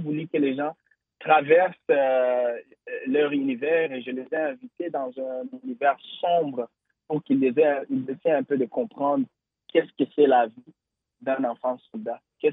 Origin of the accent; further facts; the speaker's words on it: DR Congo; chez nous, en République démocratique du Congo, on a vécu ça toute la vie.